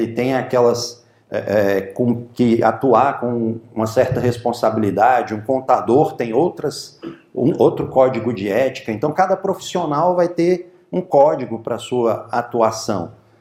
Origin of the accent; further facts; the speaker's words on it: Brazil; somos brasileiros, moramos no Brasil.